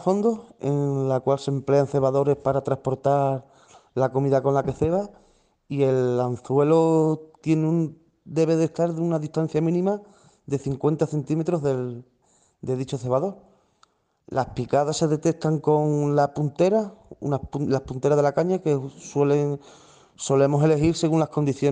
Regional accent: Extremadura, Spain; Una gran satisfacción personal y un orgullo como extremeño y primer español en conseguir el título mundial de pesca cebador.

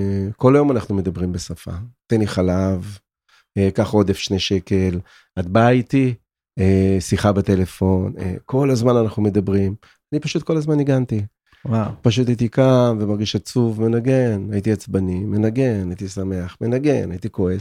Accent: Petah Tikva, Central District, Israel; born there; also born or lived in Nazareth Illit; נולדתי בפתח תקווה, בגיל 2 ההורים שלי עברו לנצרת עילית

